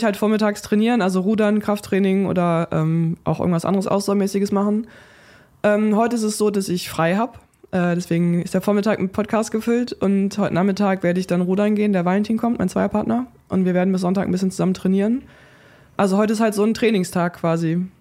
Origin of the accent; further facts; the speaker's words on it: Cologne, North Rhine-Westphalia, Germany; Ich wohne seit 10 Jahren wieder in Köln. Und ist schon auch meine Heimat, ja.